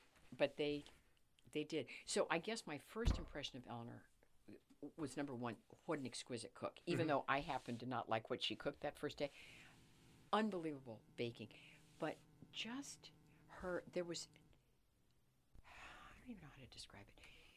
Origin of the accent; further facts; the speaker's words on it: Texas, United States; I was raised in Texas where you eat pork, beef, or chicken.